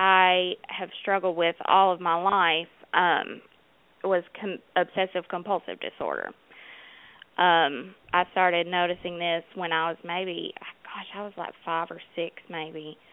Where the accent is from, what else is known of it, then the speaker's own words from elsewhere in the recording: Tennessee, United States; I'm a 28-year-old recovering addict, and I'm from Middle Tennessee.